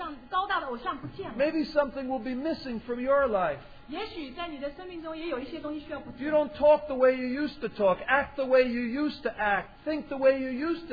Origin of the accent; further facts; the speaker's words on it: New York City, New York, United States; You know, I come from New York City.